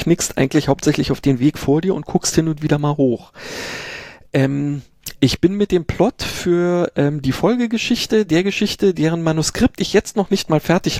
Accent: Berlin, Germany; ich bin ja in Berlin geboren und aufgewachsen

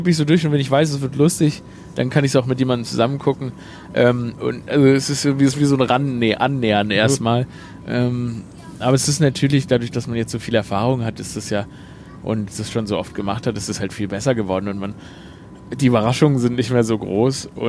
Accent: Stuttgart, Baden-Württemberg, Germany; ich bin quasi aufgewachsen in Stuttgart über der Bäckerei Frank. Das ist so eine, ja, also eine alte Bäckerei, gibt es heute noch, eine Brezelbäckerei auch, eine schwäbische Brezelbäckerei. Wir haben genau drüber gewohnt.

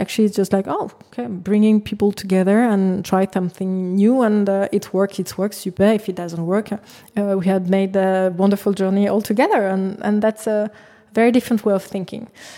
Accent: Paris, Île-de-France, France; I'm from Paris, which is a fantastic city, more for grown-up than a family, actually.

